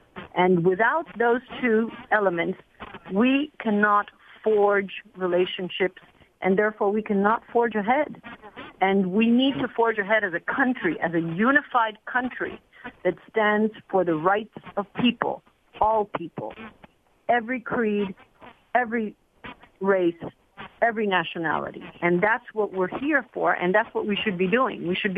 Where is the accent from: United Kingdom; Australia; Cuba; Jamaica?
Cuba; now in United States; I come from Cuba.